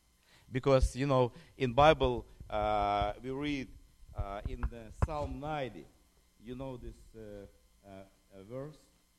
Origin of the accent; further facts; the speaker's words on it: Kyiv, Ukraine; now in United States; I came from Ukraine, from Kyiv. And I received my theological education here in the States.